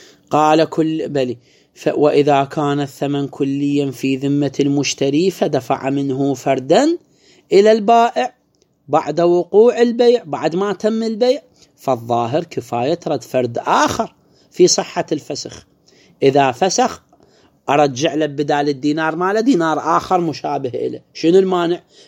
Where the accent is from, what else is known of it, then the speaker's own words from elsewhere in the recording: Iraq; أموالنا بالعراق